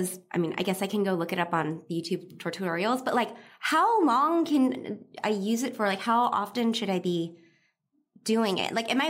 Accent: California, United States; like I grew up in California.

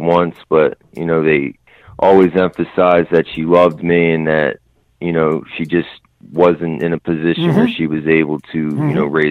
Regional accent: Upper Darby, Pennsylvania, United States; I grew up like right outside of Philadelphia in Delaware County, like Upper Darby.

